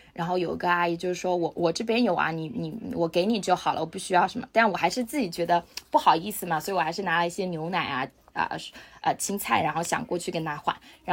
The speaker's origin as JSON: {"language": "Chinese", "town": "Xiamen", "region": "Fujian", "country": "China", "also_born_or_lived": "Beijing", "lives_now": "Shanghai, China", "said": "虽然我是一个厦门人，但是我回国之后就去了北京然后我总的来说应该算是在北漂了5年，然后在疫情的2020年的下半年来到上海"}